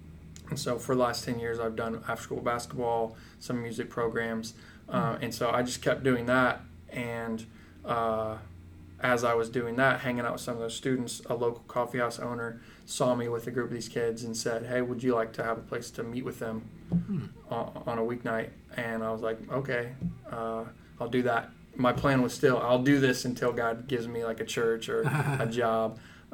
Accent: Illinois, United States; now in Nicholasville, United States; Went to Asbury College there, and I'm from Illinois originally, and ended up staying in Jessamine County, in Nicholsville, Wilmore, the two towns there in Jessamine County

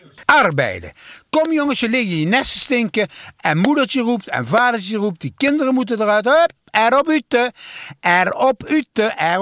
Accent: Maastricht, Limburg, Netherlands; Ik ben van Maastricht, hè.

